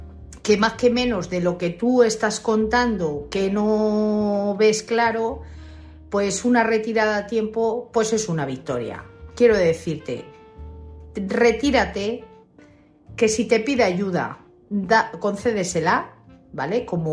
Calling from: Madrid, Community of Madrid, Spain; de Madrid.

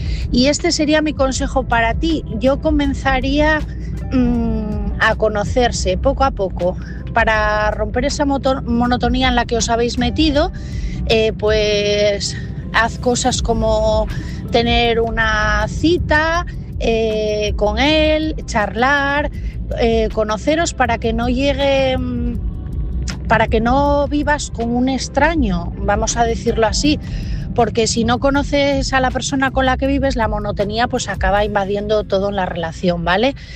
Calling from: Asturias, Spain; de Asturias

